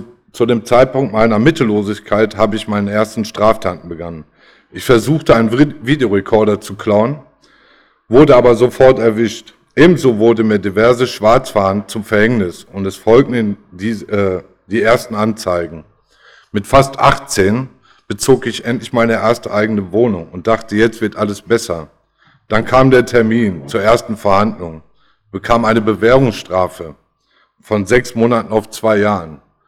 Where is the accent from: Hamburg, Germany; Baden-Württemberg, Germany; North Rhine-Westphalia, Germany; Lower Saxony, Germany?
North Rhine-Westphalia, Germany; Essen; born there; Ich wurde 1978 in Essen geboren.